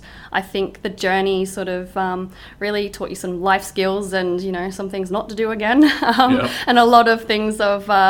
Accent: Penrith, New South Wales, Australia; I was born and raised in Penrith, born in Nepean Hospital, and I grew up here all my life.

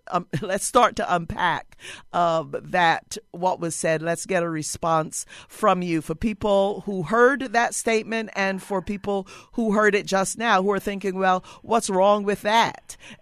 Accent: Barbados; I am from the Caribbean region, from Barbados in particular.

